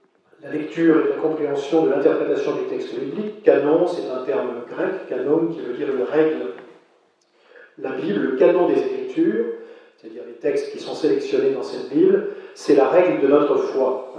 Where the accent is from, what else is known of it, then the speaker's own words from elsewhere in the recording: Lille, Hauts-de-France, France; born there; Je suis né à Lille, donc vous voyez ce qui m'arrive ce soir.